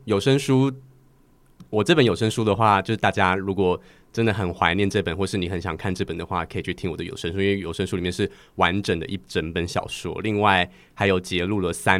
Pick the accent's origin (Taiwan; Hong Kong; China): Taiwan; 是我觉得它很贴近我们台湾人的日常生活